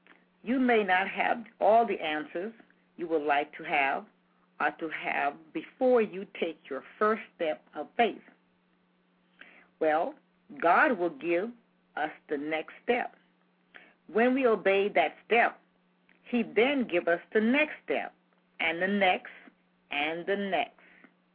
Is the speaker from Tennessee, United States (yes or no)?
no; Walterboro, South Carolina, United States; I took a trip to my hometown, little small town called Walterboro, South Carolina.